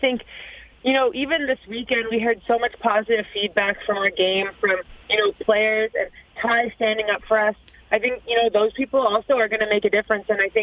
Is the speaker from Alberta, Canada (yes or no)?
no; Toronto, Ontario, Canada; I grew up in Toronto.